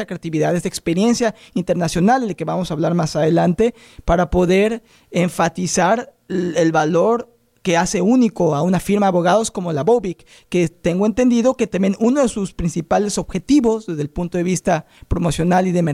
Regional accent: Mexico; now in United States; Yo soy mexicano y cuando llegué a Estados Unidos

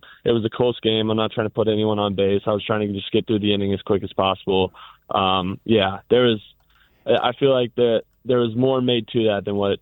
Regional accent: Atlanta, Georgia, United States; a team I grew up idolizing growing up in Atlanta.

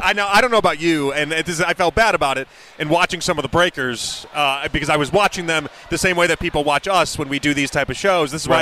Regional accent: Chicago, Illinois, United States; I remember, you know, growing up in Chicago, everything was always at Rosemont near the airport over there too.

